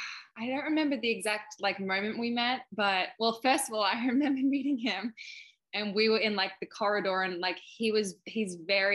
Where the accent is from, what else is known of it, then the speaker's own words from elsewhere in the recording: Australia; well, I'm Australian and he's Canadian.